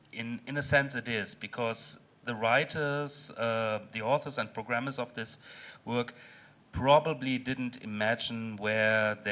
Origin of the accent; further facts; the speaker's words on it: Germany; English is a second language; I think this is a common experience that many in this room probably had growing up in Germany or so. I was 12 years old. I had my dictionary next to me. I was playing interactive fiction in this foreign language